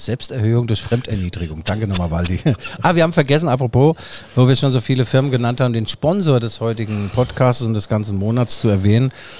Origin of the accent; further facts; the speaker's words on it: Mainz, Rhineland-Palatinate, Germany; ich komme aus Mainz.